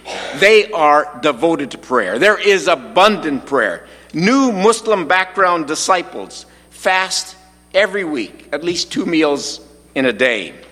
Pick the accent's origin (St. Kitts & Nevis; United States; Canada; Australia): Canada; Saskatoon, Saskatchewan; which of course is my team since I come from Saskatoon